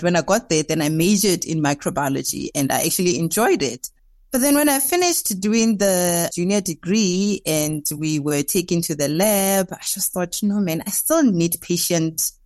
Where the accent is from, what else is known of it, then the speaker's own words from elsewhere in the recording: Stilfontein, North West, South Africa; I'm from Northwest in Stilfontein, very small town in Stilfontein. I grew up in the township called Kuma.